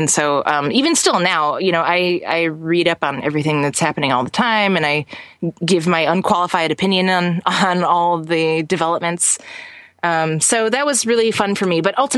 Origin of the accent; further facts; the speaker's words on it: Chicago, Illinois, United States; Yeah, I'm originally from Chicago